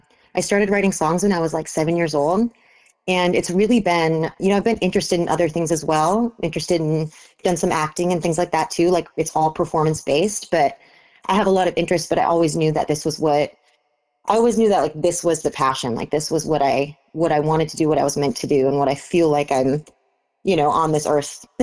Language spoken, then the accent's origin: English; Clare, Michigan, United States; I grew up in Clare, Michigan, which is like central Michigan.